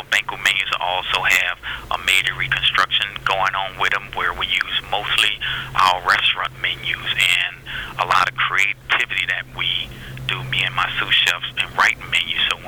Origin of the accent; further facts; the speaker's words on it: Louisiana, United States; Yes, I'm from Louisiana, so I love oysters.